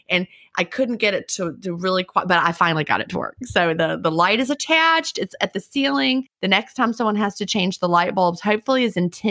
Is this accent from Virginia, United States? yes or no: yes; Virginia, United States; because, you know, I grew up in Virginia.